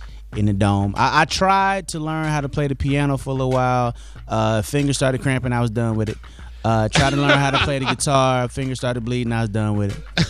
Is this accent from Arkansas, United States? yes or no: yes; Arkansas, United States; I'm from Arkansas